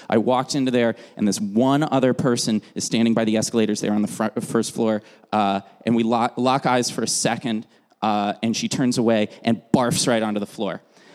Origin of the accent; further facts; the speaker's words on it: United States; Great that I know that in the 21st century as an American